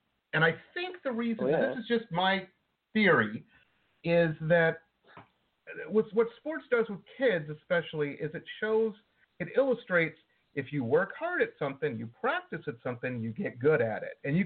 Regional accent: Michigan, United States; I grew up outside of Detroit, and there's about a month period this time of year where, you get rid of the snow

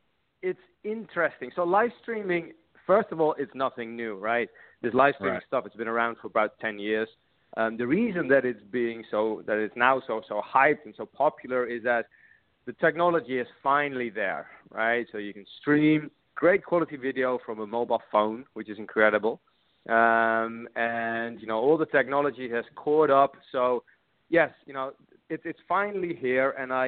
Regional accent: Netherlands; English is a second language; I'm actually from the Netherlands, but you know, The Netherlands is a tiny little country next to Germany, so we all happen to, you know German pretty well.

